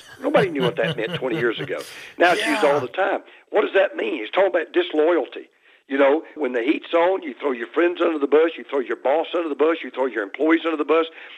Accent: Deep South, United States; but I was raised in the Deep South, Scott, and by traditional Southern parents.

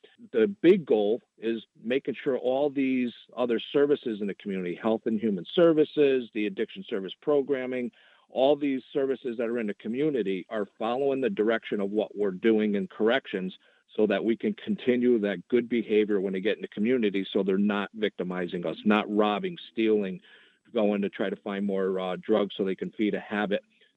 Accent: Las Vegas, Nevada, United States; I'm from Las Vegas.

